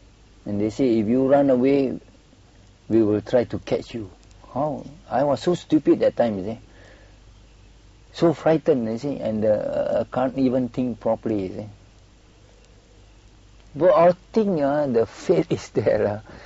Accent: Malacca, Malaysia; Because we come from Malacca, we do not know where to go.

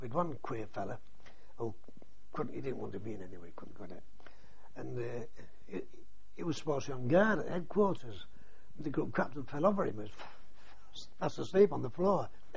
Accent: England, United Kingdom; Well, again, we're English, you see.

